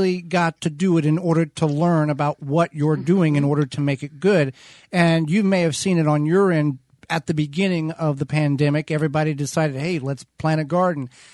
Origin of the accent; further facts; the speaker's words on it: Illinois, United States; now in Central Wisconsin, United States; Yeah, when I moved up here with Holly, 2010-ish. I'm from Southern Illinois.